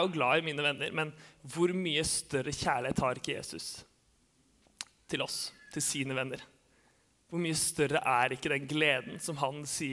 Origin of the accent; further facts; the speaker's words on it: Grimstad, Agder, Norway; now in Oslo, Norway; Jeg var hjemme på Sørlandet. Jeg har jo vokst opp i Grimstad